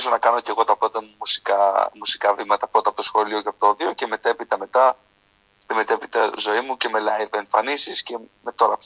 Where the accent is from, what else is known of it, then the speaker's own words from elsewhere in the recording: Volos, Thessaly, Greece; now in Germany; μεγάλωσα, γεννήθηκα και μεγάλωσα στον πανέμορφο Βόλο. Πραγματικά είμαι πολύ περήφανος που μεγάλωσα σε αυτή την πανέμορφη πόλη. Φυσικά χωρίζες από την Καρδίτσα, από την πλευρά του πατέρα μου και από την πλευρά της μητέρας μου, από ένα χωριό έξω από το Βόλο.